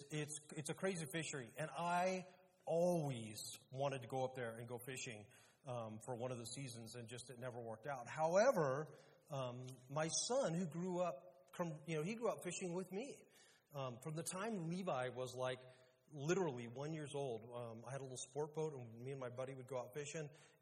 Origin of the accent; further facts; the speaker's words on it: Monterey, California, United States; I grew up in Monterey, and I spent a bunch of years working there in a church.